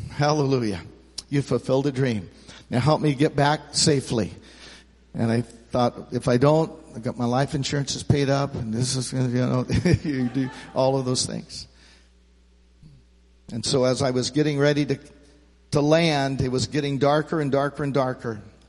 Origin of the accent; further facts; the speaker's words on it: California, United States; and I was raised in Central California. We had lots of snails and look at snails and the grass and the ants